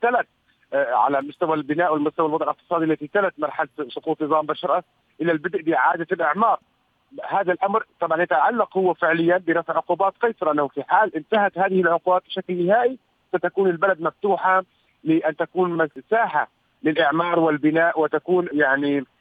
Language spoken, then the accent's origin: Arabic; Syria; وبالتالي نشعر كسوريين بالاعتزاز والفخر